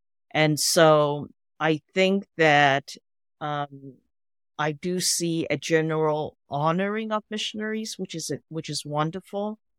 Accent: Taiwan; And I come from Taiwan

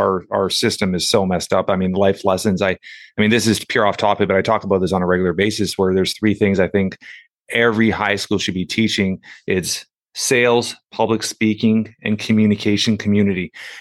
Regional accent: Canada; as a Canadian and a proud Canadian

